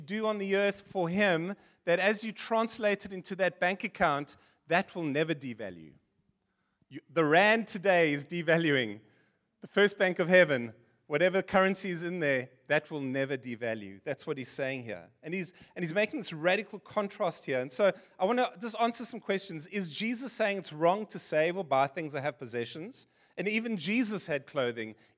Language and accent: English; Seychelles; I'm from the Seychelles, as I've shared with you before, that little island in the Indian Ocean